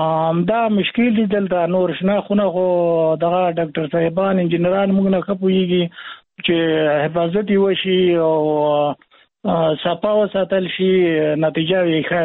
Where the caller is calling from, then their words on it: Khost, Afghanistan; په خوست کې موږ پکیا نه په خوست ولایت کې یو